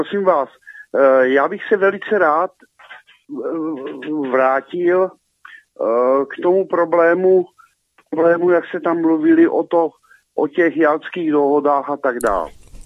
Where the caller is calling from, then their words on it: Moravia, Czechia; jsem posluchač z Moravy, jo, já nevím v těch Čechách, jak to je, ale na té Moravě